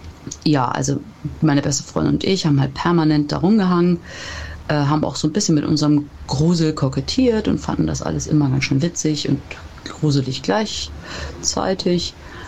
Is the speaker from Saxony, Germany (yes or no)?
no; Berlin, Germany; Ich komme aus Berlin und bin auch hier aufgewachsen. Ich würde sagen, ja, das sind sicher schon 25 Jahre, also ich bin jetzt 38.